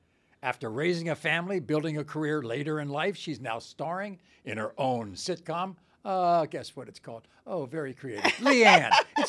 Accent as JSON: {"language": "English", "town": "Washington", "region": "District of Columbia", "country": "United States", "tie": "born or raised there", "accent": "Southern", "said": "I come from Washington, D.C., all right? People don't understand it. It was a southern town. I grew up in the South. Believe it or not."}